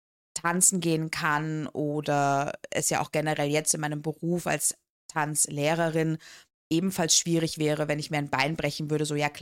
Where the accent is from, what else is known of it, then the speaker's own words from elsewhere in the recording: Dortmund, North Rhine-Westphalia, Germany; Ich bin in Dortmund aufgewachsen.